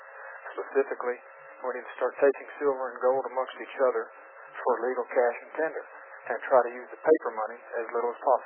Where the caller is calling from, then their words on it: Texas, United States; Hello, Bill. I'm calling you from Texas.